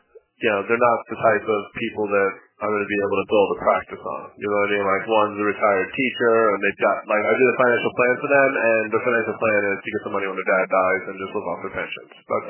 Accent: New York, United States; I'm from New York, and Larry's from New York, and Barry's from New York.

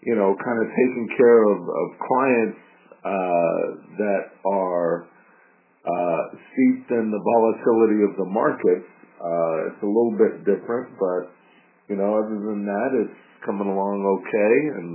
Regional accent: San Diego, California, United States; also born or lived in San Francisco / Washington, D.C. / Ann Arbor; You know, I've dragged my family from, we're from San Diego, and then, you know, I started my career in San Francisco with Merrill Lynch

